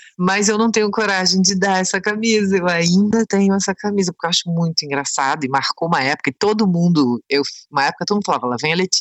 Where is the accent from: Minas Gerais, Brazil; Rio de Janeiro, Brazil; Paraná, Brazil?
Rio de Janeiro, Brazil; Não, é porque eu também sou do Rio.